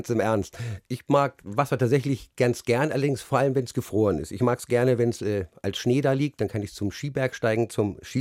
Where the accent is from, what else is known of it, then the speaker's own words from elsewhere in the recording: Hamburg, Germany; born there; Die gab es nämlich in meiner Geburtsstadt Hamburg auch.